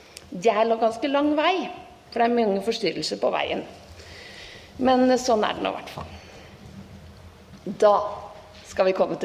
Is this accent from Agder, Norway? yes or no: no; Askim, Østfold, Norway; now in Kragerø, Norway; Jeg kommer fra Kragerø. Vil si jeg bor i Kragerø, kommer opprinnelig fra Askim.